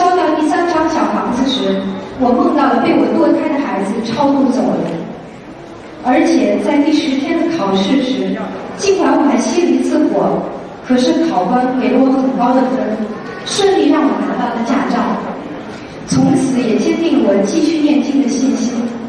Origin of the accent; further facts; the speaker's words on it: France; 尊敬的各位佛友大家好， … ，很荣幸今天能在这里和大家分享我学习心灵法门后的一些心得。